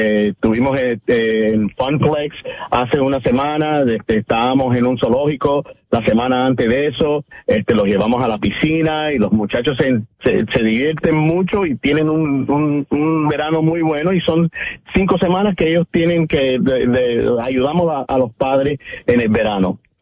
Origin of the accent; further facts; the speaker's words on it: Colombia; now in North Bergen, United States; porque yo soy colombiano y soy muy orgulloso de estar aquí en la ciudad de North Bergen